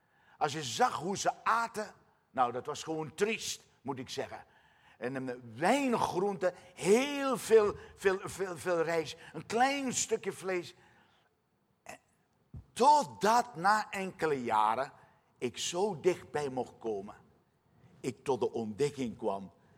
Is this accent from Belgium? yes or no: no; Suriname; U weet waarschijnlijk dat ik uit Suriname kom. Daar ben ik geboren, ben ik opgegroeid.